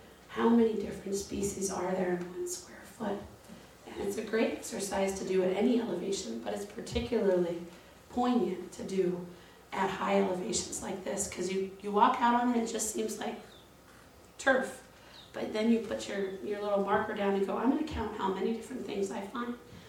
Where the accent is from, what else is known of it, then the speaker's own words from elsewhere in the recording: California, United States; when I grew up in California, I would always go to the edge of the beach and just sit out on the jetty